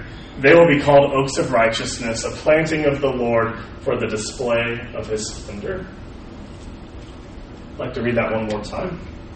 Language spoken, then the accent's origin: English; Kansas City, Missouri, United States; Now, this is Kauffman Stadium, where the Kansas City Royals play in my hometown of Kansas City.